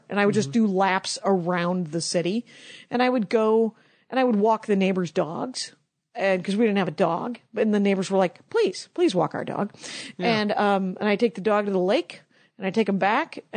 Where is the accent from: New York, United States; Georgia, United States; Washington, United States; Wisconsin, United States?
Wisconsin, United States; And I grew up right on Lake Michigan. So I love lakes, the beach and yeah.